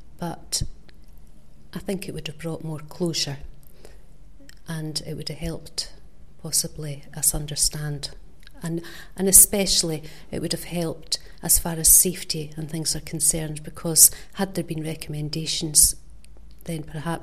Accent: Scotland, United Kingdom; As a Scot

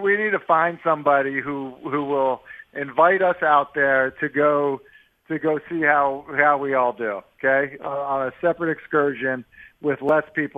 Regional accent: Boston, Massachusetts, United States; I mean, I'm from Boston. So, like, you know

